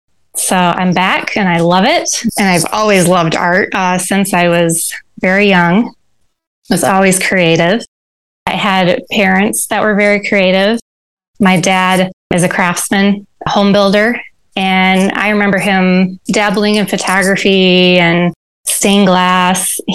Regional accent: Grand Rapids, Michigan, United States; I grew up in Grand Rapids, Michigan. And if you're familiar with Grand Rapids, it's like, I think they call it the furniture city.

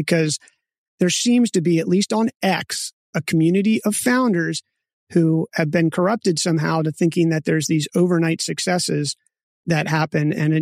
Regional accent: Maryland, United States; I'm originally from Maryland, which is not a low tax state.

